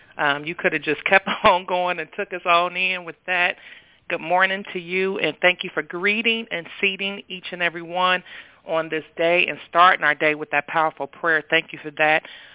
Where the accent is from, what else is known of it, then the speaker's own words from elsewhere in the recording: Cincinnati, Ohio, United States; I'm from Cincinnati, Ohio, and I welcome each and every one of you on the Master's Call today.